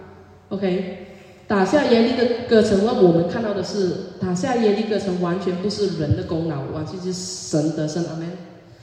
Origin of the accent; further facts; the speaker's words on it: Ipoh, Perak, Malaysia; 我的家乡是怡保，是一个小家乡